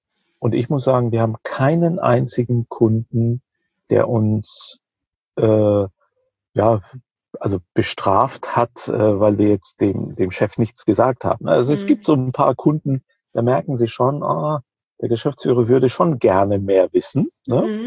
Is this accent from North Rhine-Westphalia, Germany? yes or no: no; Rhineland-Palatinate, Germany; In der Pfalz, wo ich herkomme